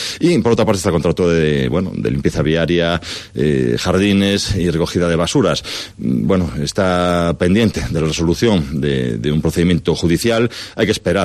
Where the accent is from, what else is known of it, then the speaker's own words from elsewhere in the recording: Ponferrada, Castile and León, Spain; pues es un ponferradino, es el esposo de Maite, es el padre de Marco y de Jimena y un enamorado de mi tierra, de mis gentes, un apasionado del Bierzo y de Ponferrada